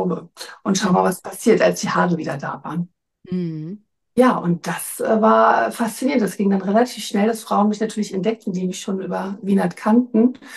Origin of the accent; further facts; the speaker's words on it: Hamburg, Germany; moved away as an adult; Eigentlich bin ich Hamburgerin, ich habe als Anwältin gearbeitet, dann habe ich meinen Mann kennengelernt, wir sind ins Ausland gegangen